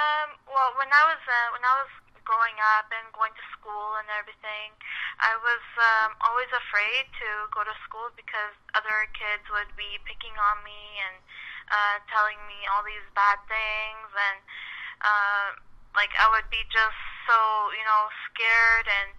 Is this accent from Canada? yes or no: yes; Toronto, Ontario, Canada; I was born in Toronto, Ontario, Canada, and I've been here all my life, and I was born and raised